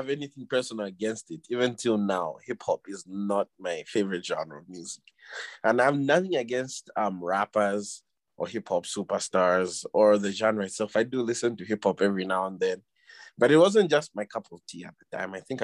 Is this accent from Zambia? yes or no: yes; Ndola, Copperbelt, Zambia; now in Lusaka, Zambia; But I was born and raised in Dola. I grew up there, went to high school there, went to a notorious boarding school in the outskirts of Dola as well.